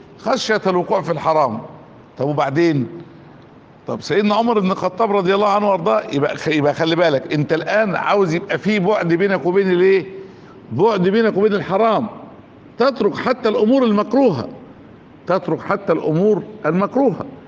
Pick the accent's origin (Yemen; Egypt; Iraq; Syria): Egypt; سيارة كده بسيطة كده يعني، خالص موجودة عندنا في مصر